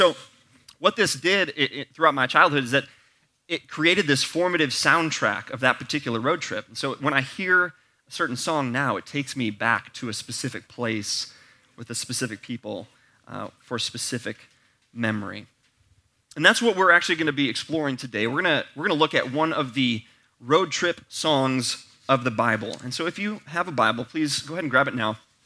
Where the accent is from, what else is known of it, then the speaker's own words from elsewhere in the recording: Wisconsin, United States; So I grew up in Wisconsin, and I had Wisconsin. We had family in New York State